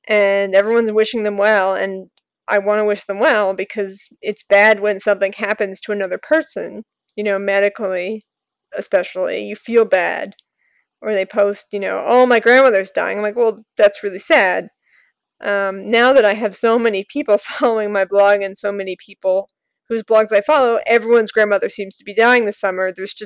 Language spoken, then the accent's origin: English; New York, United States; this is the way that I express things, partially because I'm a New Yorker.